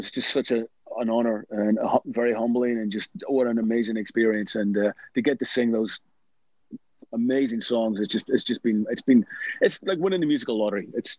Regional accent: Belfast, Northern Ireland, United Kingdom; But we were kids growing up in Belfast. We'd so much American TV. It was like the holy grail for us as kids. You know, that's where we all wanted to aspire to get out of Northern Ireland and go to America

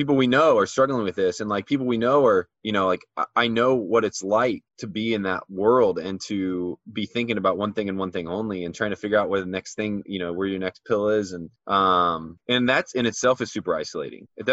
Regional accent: Midwest, United States; growing up in the Midwest, I remember I was 24 years old.

